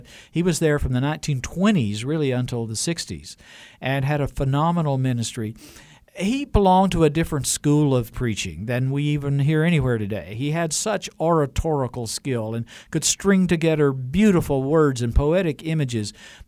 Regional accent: Chattanooga, Tennessee, United States; he would come to my hometown of Chattanooga to hold outdoor meetings

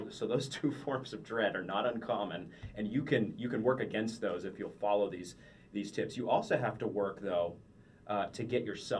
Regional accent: Maine, United States; And growing up in Maine, another fishing culture, probably 10 or 15 guys out of my high school graduating class are in some way fishing for a living.

